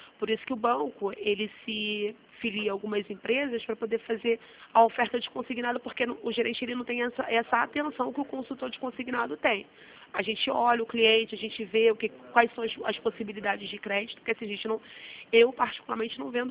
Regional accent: Rio de Janeiro, Brazil; eu sou aqui do Rio.

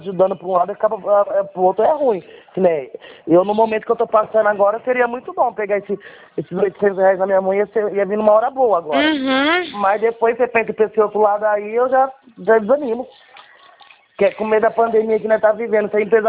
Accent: Araraquara, São Paulo, Brazil; Eu sou de Araraquara.

